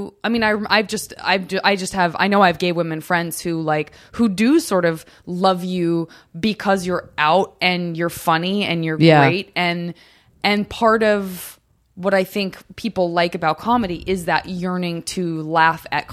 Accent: Tucson, Arizona, United States; I'm from Tucson, but Julian's from Phoenix.

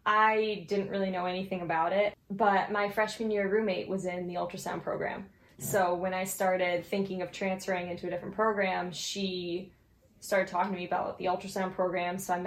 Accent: Connecticut, United States; Grew up in Connecticut, never really left. Went to college in Connecticut, obviously.

